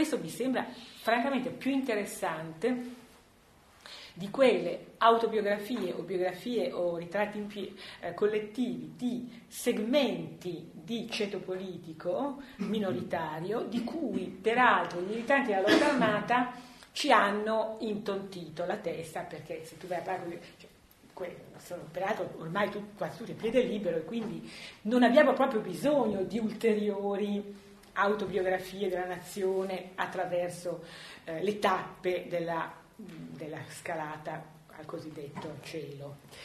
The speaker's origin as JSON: {"language": "Italian", "town": "Stradella", "region": "Lombardy", "country": "Italy", "said": "io sono di Stradella"}